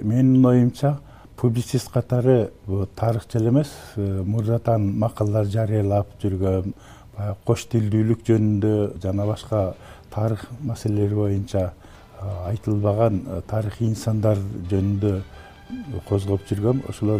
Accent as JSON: {"language": "Kyrgyz", "town": "Naryn", "region": "Naryn Region", "country": "Kyrgyzstan", "tie": "born or raised there", "said": "ушул орто мектепти бүтүрүп элек кезде эле Нарын шаарында"}